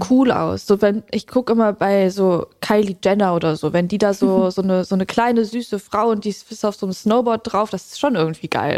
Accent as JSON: {"language": "German", "town": "Neuss", "region": "North Rhine-Westphalia", "country": "Germany", "tie": "born or raised there", "said": "Ich komme aus Neuss, also geboren in Neuss"}